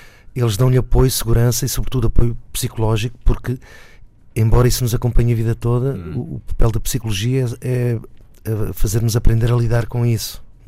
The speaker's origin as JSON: {"language": "Portuguese", "region": "Lisbon", "country": "Portugal", "tie": "born or raised there", "said": "Nasci no Casal Ventoso, no extinto Casal Ventoso"}